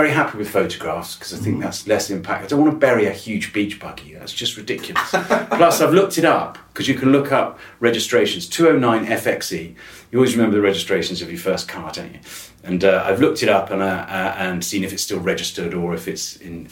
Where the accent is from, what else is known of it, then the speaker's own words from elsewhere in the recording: South West England, United Kingdom; I was 15, and I grew up in Wiltshire, and my dad was a lorry driver